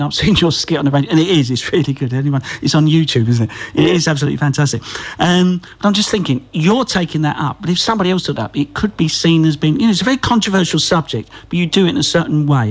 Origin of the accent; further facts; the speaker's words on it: London, United Kingdom; accent: Cockney; being a Cockney boy, you know, they sort of like, they tell it to me and like, and I sort of go, what?